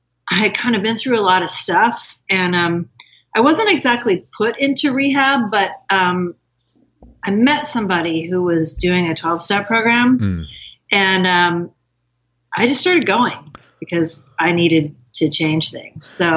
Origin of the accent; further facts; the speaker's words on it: San Francisco, California, United States; born there; I was born in the Haight-Ashbury and, so I was kind of always around, music and drugs and partying and political stuff and unconventional this and that. Multiracial, multisexual orientation, multi everything.